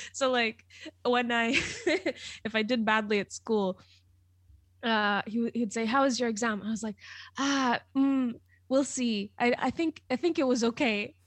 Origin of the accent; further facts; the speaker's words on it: Tanzania; moved away as an adult; also born or lived in Latvia; now in United Kingdom; I was born in Latvia. And then when I was like 4 or 5, we moved to Tanzania. And I basically lived like my entire childhood that I remember was there until I was 18. So 2012, I moved over to the UK to do uni and stuff and basically just stayed.